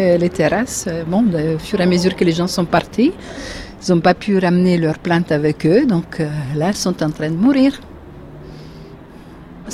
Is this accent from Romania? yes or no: yes; Romania; moved away; Je viens de la Roumanie et j'ai quitté la Roumanie en 86, à l'époque de Ceausescu, après une bataille de longue durée.